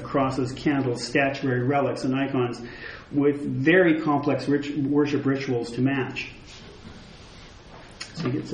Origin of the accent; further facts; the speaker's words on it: Vauxhall, Alberta, Canada; The church in which I grew up in Vauxhall, Alberta, was completely bare inside